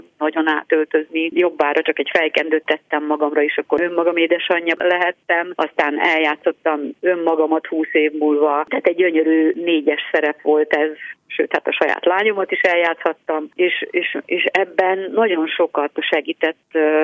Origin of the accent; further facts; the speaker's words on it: Ősi, Veszprém County, Hungary; born there; abban a kisfaluban, Veszprém megyében, Ősiben, ahol én születtem.